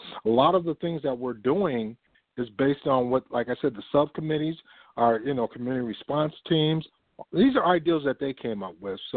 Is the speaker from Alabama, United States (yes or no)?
no; Minneapolis, Minnesota, United States; Well, I was raised in North Minneapolis. I was raised in the projects of North Minneapolis.